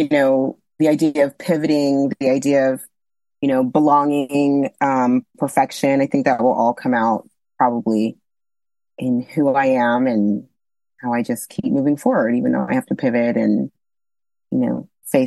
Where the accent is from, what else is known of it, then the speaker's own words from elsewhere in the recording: Austin, Texas, United States; also born or lived in Nigeria; I was born in Nigeria. We moved to Austin, you know, just to tell you really quickly my, you know, story. Moved to Austin when I was about 5 years old, and grew up there in the suburbs of Austin.